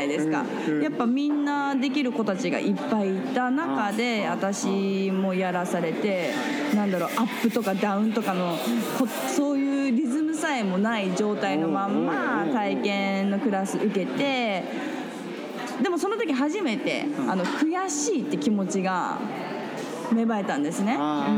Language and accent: Japanese; Yokohama, Kanagawa, Japan; 地元が神奈川の方なんで、はい、横浜の方なんですけど